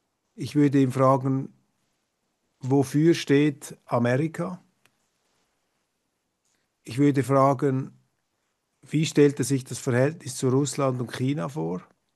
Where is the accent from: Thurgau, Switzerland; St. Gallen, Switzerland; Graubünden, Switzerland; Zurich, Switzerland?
Zurich, Switzerland; Kloten; ich komme aus Kloten